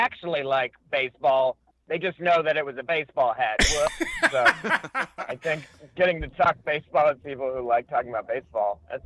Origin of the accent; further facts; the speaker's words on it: Denver, Colorado, United States; I was born and raised in Denver. I've lived a few other places, but mostly Denver.